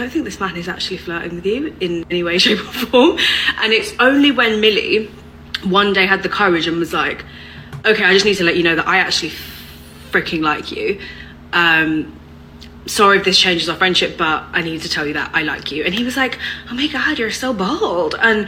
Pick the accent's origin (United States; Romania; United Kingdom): United Kingdom; Like, I'm British. We are unfriendly as fuck.